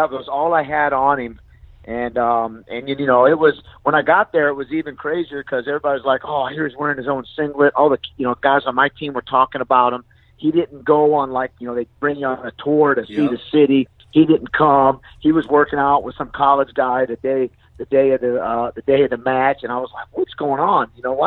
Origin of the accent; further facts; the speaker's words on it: Florida, United States; I can tell you, I grew up in Florida.